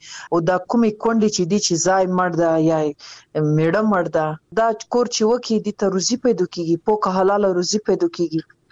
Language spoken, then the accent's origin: Pashto; Afghanistan